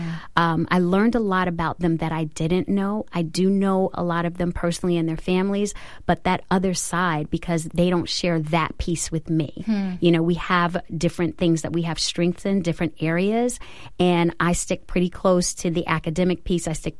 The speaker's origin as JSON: {"language": "English", "town": "New York City", "region": "New York", "country": "United States", "tie": "born or raised there", "said": "I am a New Yorker to my heart, born and raised"}